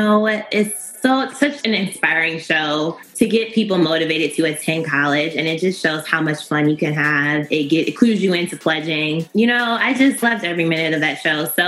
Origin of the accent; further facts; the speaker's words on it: Detroit, Michigan, United States; growing up in Detroit and seeing these like beautiful, smart Black teens on TV that I could emulate, they inspired me in many ways to go to the University of Michigan.